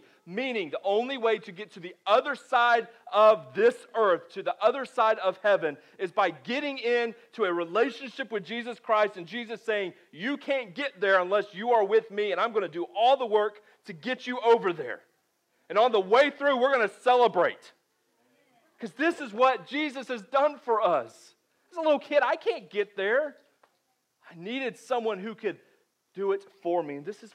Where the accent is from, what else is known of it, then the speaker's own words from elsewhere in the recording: Florida, United States; one of my favorite parts growing up in Florida is driving those mountain roads